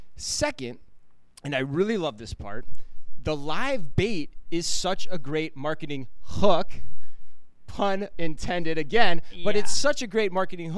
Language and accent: English; Phoenix, Arizona, United States; Aldi was not big for me growing up in Phoenix. Now that was 20 plus years ago.